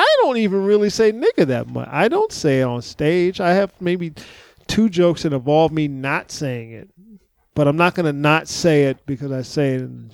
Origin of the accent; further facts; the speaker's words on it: San Antonio, Texas, United States; moved away; I grew up in San Antonio, Texas, from the age of 10 on until I left Texas.